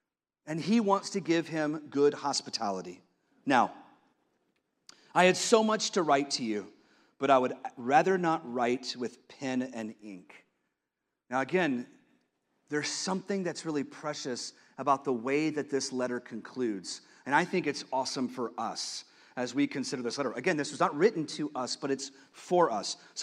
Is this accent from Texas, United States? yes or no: yes; Texas, United States; And I'm a Texan. I love the phrase.